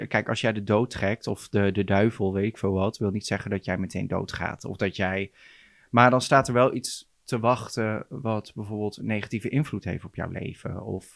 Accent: Netherlands; Gewoon, ik ben Nederlander.

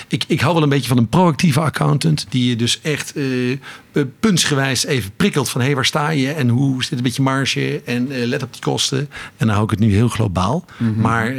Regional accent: North Brabant, Netherlands; accent: Brabantian; ik ben en blijf gewoon in hart en nieren een Brabander. En dus met mijn Brabantse tongval en mijn Italiaanse kennis maak ik er mooi geheel van.

